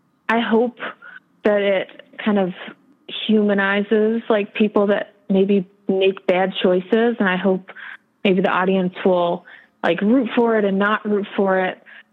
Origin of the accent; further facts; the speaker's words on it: Ardmore, Pennsylvania, United States; And I said, you know, I'm from Ardmore, PA.